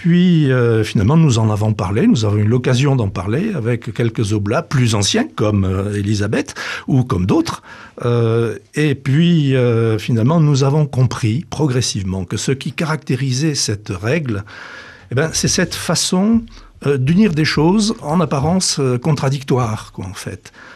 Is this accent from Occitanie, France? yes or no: yes; Tarbes, Occitanie, France; born there; moved away as an adult; now in Antony, France; je suis parisien. C'est-à-dire que, originaire du Sud-Ouest, je suis né à Tarbes, mais à l'âge de 18 ans, je suis devenu étudiant à Paris, j'y suis resté.